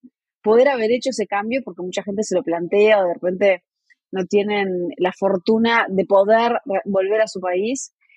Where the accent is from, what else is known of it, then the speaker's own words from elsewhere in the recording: Uruguay; born there; me vine al sur, volví a mi país natal, volví a Uruguay a fines de enero